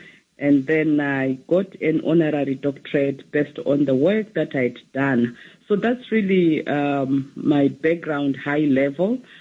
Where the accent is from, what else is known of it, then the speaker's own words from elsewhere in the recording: Harare, Zimbabwe; born there; I was born in Zimbabwe in a city called Harare.